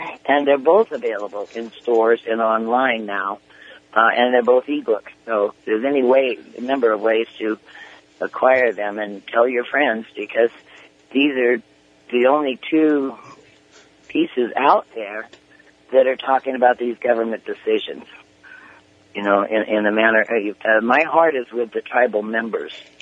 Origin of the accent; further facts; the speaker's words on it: Spokane, Washington, United States; I grew up in Spokane, Washington, on the South Hill of Spokane